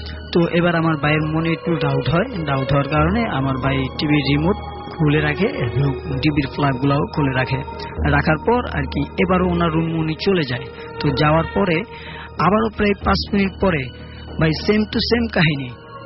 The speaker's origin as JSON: {"language": "Bangla", "town": "Bhola", "region": "Barisal Division", "country": "Bangladesh", "said": "আমি ভোলা থেকে এসেছি।"}